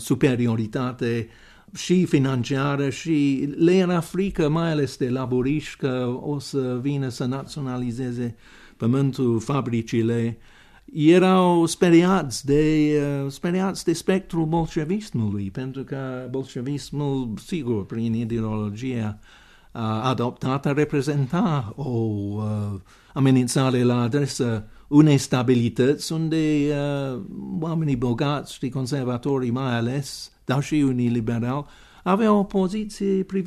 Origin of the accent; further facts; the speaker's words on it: East of England, United Kingdom; born there; Romanian is a second language; eu m-am născut în Norfolk, în estul Angliei, deci într-un sat.